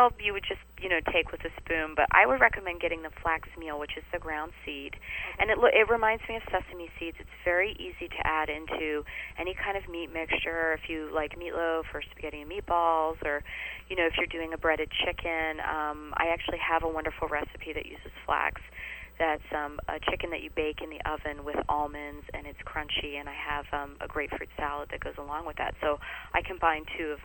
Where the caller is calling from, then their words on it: New York, United States; I'm here in New York, and it's quite chilly.